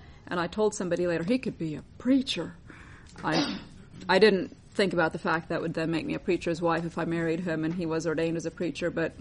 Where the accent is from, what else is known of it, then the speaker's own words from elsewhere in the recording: Oklahoma, United States; I'm from Oklahoma.